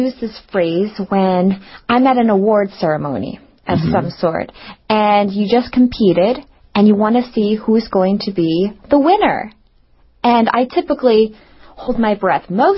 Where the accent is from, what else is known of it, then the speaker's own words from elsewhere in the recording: California, United States; even though I grew up in California, I had no idea that they had an underwater park there.